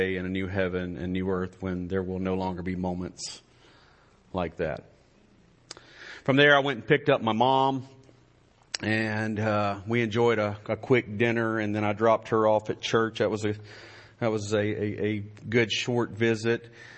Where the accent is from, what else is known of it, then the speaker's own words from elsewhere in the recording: Greenville, Mississippi, United States; if you're going to my hometown of Greenville, you cut across there to get on Highway 1 to drive into Greenville.